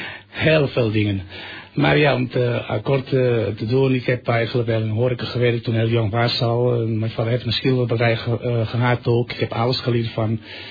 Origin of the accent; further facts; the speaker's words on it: Barcelona, Catalonia, Spain; Dutch is a second language; now in Netherlands; Nee, ik kom van Barcelona, Spanjaard.